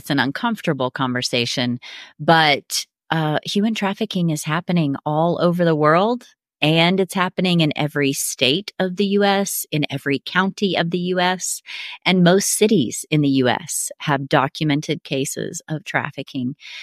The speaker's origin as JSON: {"language": "English", "region": "Missouri", "country": "United States", "tie": "born or raised there", "said": "So I grew up in the Midwest, in southern Missouri, in what many would call the buckle of the Bible Belt. You know, there's a church on every corner."}